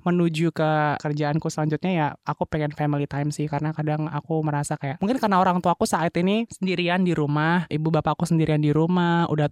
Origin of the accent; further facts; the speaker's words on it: Bali, Indonesia; also born or lived in Lampung / Sumba; Lahir di Lampung, kecil di Bali, terus pindah ke Sumba, moving-moving.